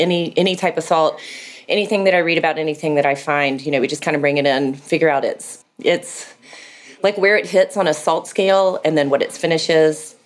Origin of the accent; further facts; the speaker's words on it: Atlanta, Georgia, United States; And when I moved back to Atlanta, my hometown, I knew I didn't want to have a restaurant.